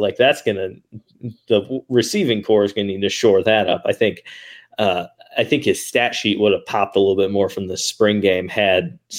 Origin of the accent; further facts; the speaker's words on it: Tennessee, United States; I'm from Tennessee. I'd probably say it wrong anyway.